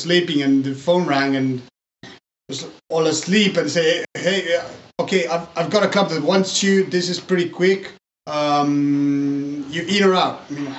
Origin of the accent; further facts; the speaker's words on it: Argentina; moved away as an adult; now in Sarlat, France; I was born and grew in Argentina with my parents, where I spent almost 25 years.